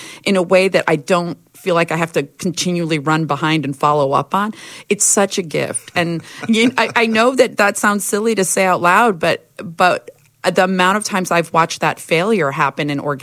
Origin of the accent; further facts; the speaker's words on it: Hawaii, United States; also born or lived in California / Northern Virginia; I was born in California, yeah. But my childhood was mostly on the Big Island of Hawaii.